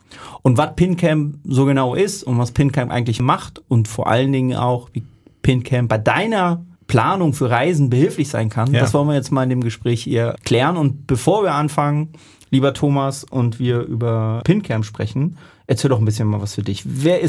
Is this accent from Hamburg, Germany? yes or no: yes; Hamburg, Germany; born there; Heute sind wir in Hamburg, in unserer naja, Heimatstadt will ich jetzt nicht unbedingt sagen. Wir sind in Hamburg geboren.